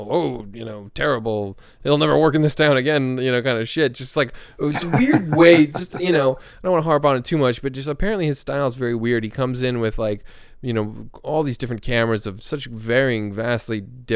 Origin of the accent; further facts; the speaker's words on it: Midwest, United States; I grew up in the Midwest.